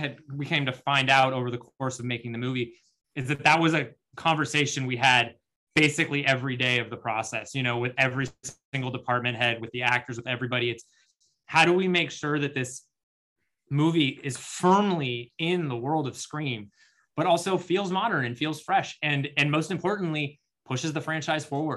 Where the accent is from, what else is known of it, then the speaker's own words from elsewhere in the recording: California, United States; But like, I'm from the Bay Area and like grew up, like I have a lot of family from Petaluma and Santa Rosa and that whole area, Tamales Bay, all that area. I grew up there my entire childhood.